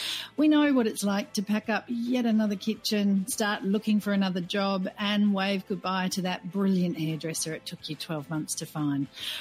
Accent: Australia; now in Doha, Qatar; I'm an Aussie expat who's based in Doha, Qatar

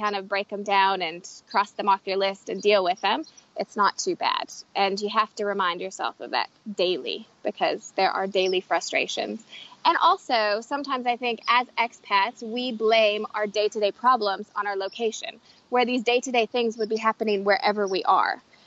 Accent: United States; now in Durban, South Africa; my husband is from South Africa and I'm from the United States. And we met living in Miami, Florida, which neither of us really ever felt like home.

